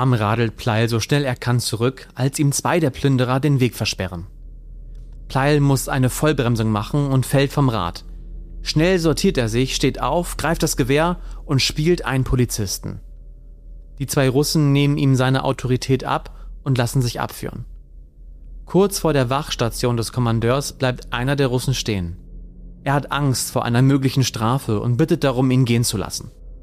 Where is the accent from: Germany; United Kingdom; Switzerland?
Germany; Cuxhaven, Lower Saxony; Übrigens in einer Hafenbar in Cuxhaven. Auch da war er und da bin ich ja groß geworden. Das ist meine Heimat.